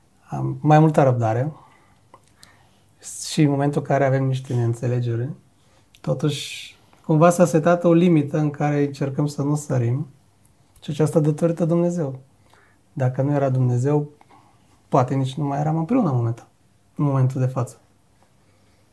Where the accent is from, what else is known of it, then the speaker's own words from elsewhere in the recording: Bulgaria; Sasha a aflat că sunt bulgar și, pentru că el nu știe bulgara, dar știe rusa. Și încerca să-mi vorbească în rusă, nu știa că eu vorbesc și română.